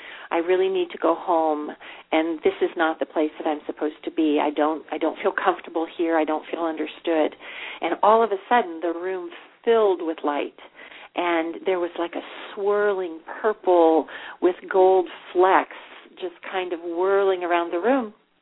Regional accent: Cleveland, Ohio, United States; born there; Well, I was born in Cleveland, Ohio

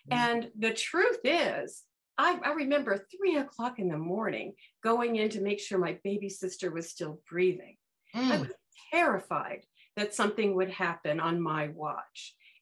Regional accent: Reseda, California, United States; San Fernando Valley. I was raised in Reseda.

